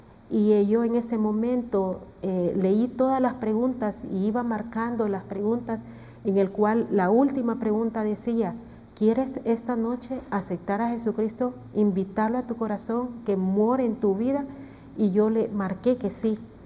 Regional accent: Honduras; Y soy de Honduras

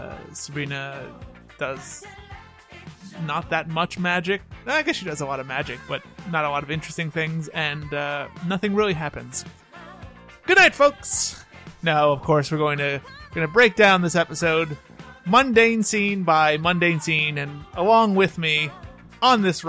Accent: Midwest, United States; accent: Midwestern; My accent is Midwestern.

